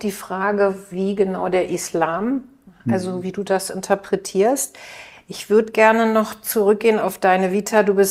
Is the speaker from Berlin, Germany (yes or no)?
yes; Berlin, Germany; ich bin ja hier in Berlin aufgewachsen, als Jüdin in einer nicht-jüdischen Umwelt